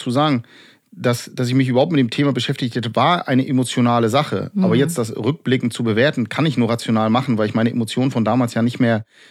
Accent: Lübeck, Schleswig-Holstein, Germany; Aus Lübeck.

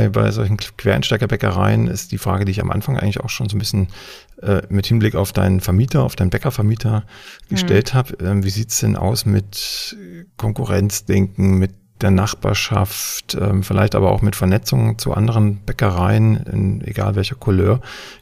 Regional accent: Saxony, Germany; Ich hatte vorhin mal geluschert, sagt man hier bei uns in Sachsen zumindest.

